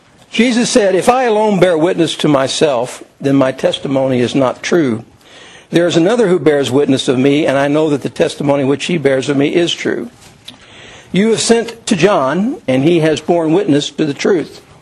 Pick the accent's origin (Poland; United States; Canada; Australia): United States; Owensboro, Kentucky; born there; also born or lived in Louisville, United States; I was born in Owensboro, Kentucky.